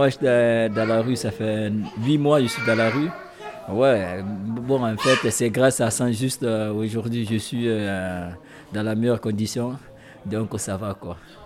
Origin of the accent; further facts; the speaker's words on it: Conakry, Guinea; born there; là où je suis né, à Conakry